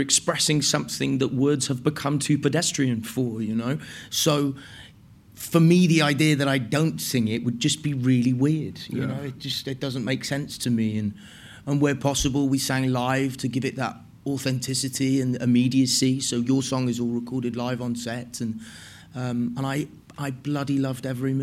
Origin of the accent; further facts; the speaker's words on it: Wales, United Kingdom; I mean, I was raised in Wales, so it's part of the culture.